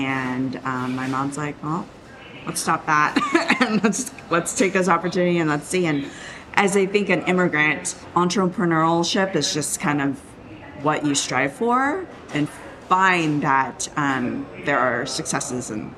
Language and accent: English; Oakland, California, United States; I was raised here in Oakland, and this is my home